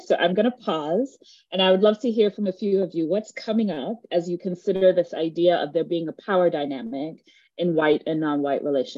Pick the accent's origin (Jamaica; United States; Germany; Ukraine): Jamaica; I am Jamaican. When I am not with my family, I don't sound Jamaican. And people will often say, where are you from? And because I don't sound Jamaican. I have sounded more Jamaican in the 3 weeks that I have been here